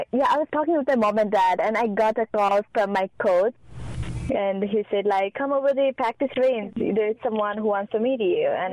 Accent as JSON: {"language": "English", "country": "Nepal", "said": "So I'm from Nepal"}